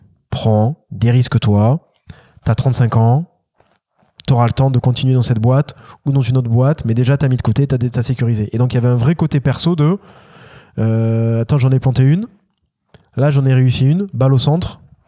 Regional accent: Castelnaudary, Occitanie, France; Moi, je suis de Castelnaudary, lui, il est de Ponotier, donc on est juste à côté.

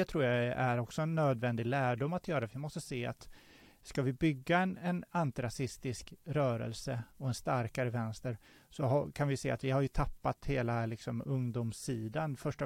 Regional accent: Västervik, Kalmar County, Sweden; now in Linköping, Sweden; i Västervik där jag växte upp och i Linköping där jag bor nu

